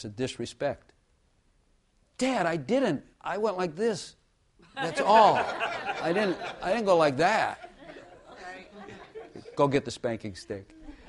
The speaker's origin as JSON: {"language": "English", "region": "the North", "country": "United States", "tie": "born or raised there", "said": "I was raised in the North, a Yankee, so I'm a foreigner. But I got here as fast as I could."}